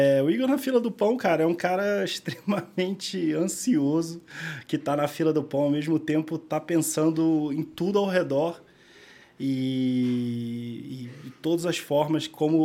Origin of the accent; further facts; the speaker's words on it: Rio de Janeiro, Brazil; mas sou do Rio de Janeiro, né? Sou morador do bairro da Tijuca.